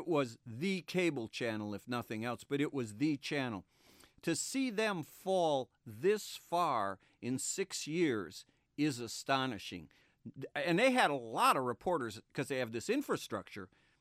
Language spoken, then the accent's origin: English; Wisconsin, United States; We're both from Wisconsin.